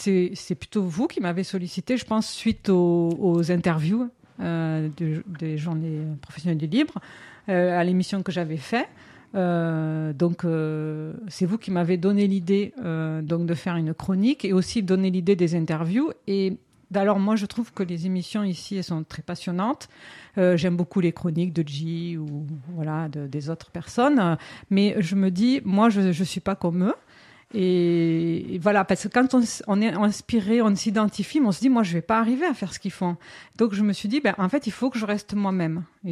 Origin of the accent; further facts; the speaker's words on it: Southwest, France; comme moi, je suis originaire du Sud-Ouest, je ne sais pas si on l'entend avec mon accent